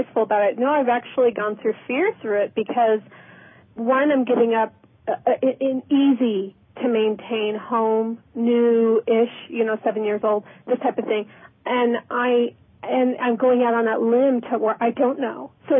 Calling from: Colorado, United States; Colorado.

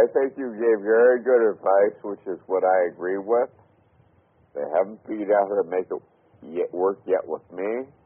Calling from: Melbourne Village, Florida, United States; I'm calling from Melbourne Village, Florida.

